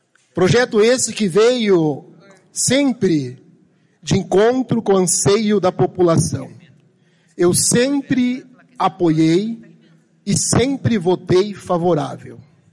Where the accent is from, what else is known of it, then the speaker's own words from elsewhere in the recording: Sarandi, Brazil; born there; Eu nasci em Sarandi, morava também aqui perto do clube.